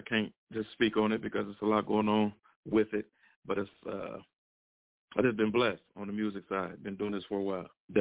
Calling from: Cleveland, Ohio, United States; Yeah, we're calling from Cleveland, Ohio.

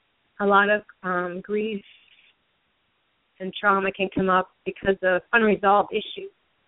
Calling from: Massachusetts, United States; from Massachusetts calling.

